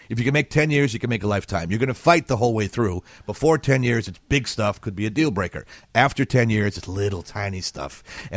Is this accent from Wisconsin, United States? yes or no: yes; Milwaukee, Wisconsin, United States; My grandma was cold and German. I grew up in Milwaukee.